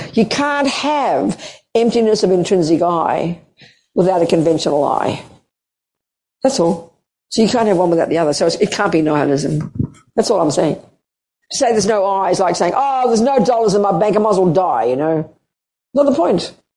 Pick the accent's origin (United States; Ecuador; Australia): Australia; Excuse me, being Australian here.